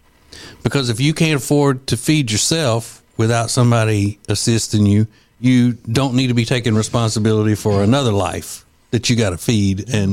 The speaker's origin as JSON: {"language": "English", "region": "Louisiana", "country": "United States", "tie": "born or raised there", "said": "And then growing up in Louisiana, there's so many political things that are just like a circus."}